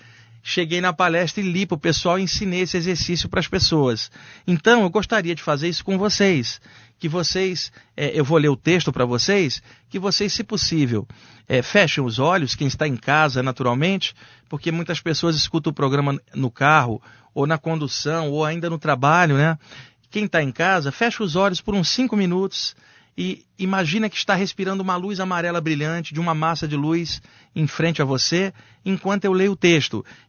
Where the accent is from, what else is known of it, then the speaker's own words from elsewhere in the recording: Rio de Janeiro, Brazil; moved away as an adult; now in São Paulo, Brazil; Eu sou carioca, eu moro aqui há 20 anos